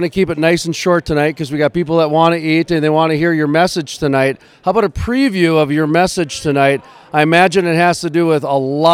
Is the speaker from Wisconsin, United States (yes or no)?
no; North Dakota, United States; also born or lived in Minnesota; North Dakota being my home state too, born in Minnesota, but high school, college, elementary school in North Dakota